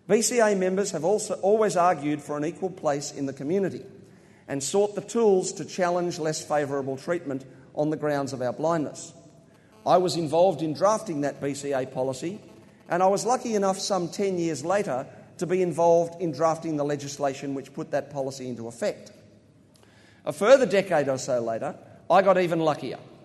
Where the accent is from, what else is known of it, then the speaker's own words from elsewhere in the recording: Australia; accent: Australian; because I hope that the jokes are still clear in my weird Aussie accent.